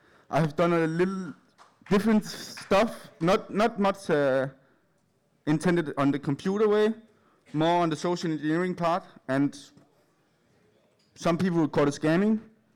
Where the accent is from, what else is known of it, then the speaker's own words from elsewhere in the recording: Denmark; I'm from Denmark.